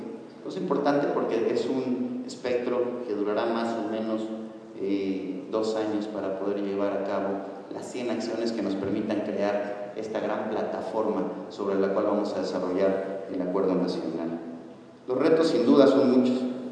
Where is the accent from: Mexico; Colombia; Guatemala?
Mexico; Y primero que nada, creérnoslo como mexicanos.